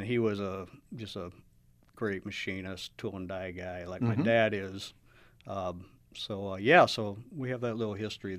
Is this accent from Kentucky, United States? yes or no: no; Tell City, Indiana, United States; I was a marksman, yeah, good old Tell City. And graduated in 83 from there.